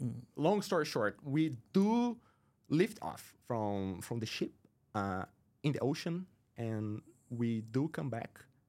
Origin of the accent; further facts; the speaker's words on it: Brazil; now in Dubai, United Arab Emirates; I am from Brazil